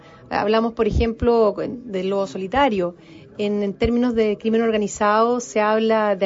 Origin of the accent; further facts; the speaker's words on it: Chile; somos millones los chilenos que no compartimos esa opinión de él.